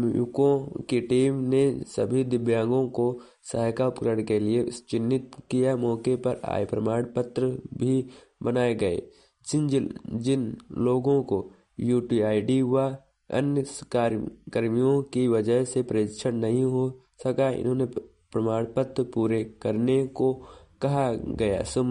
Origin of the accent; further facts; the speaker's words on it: Chitrakoot, Uttar Pradesh, India; मैं चित्रकूट से हूँ।